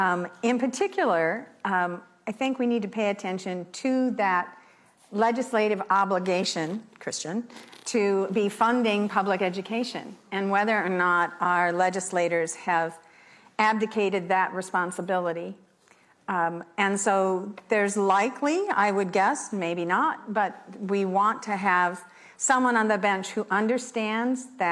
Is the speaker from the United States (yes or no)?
yes; Illinois, United States; also born or lived in Edgerton; I was born in Edgerton, but don't tell this against me. I was raised in northwestern Illinois, but always close to Wisconsin.